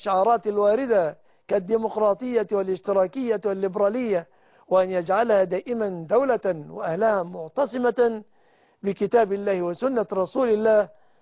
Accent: Egypt; أن يحفظ بلادنا مصر وسائر بلاد المسلمين

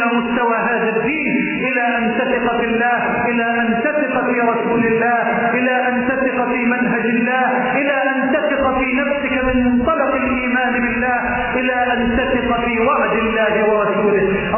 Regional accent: Egypt; اللهم اجعل بلدنا مصر واحد للامن والامان،

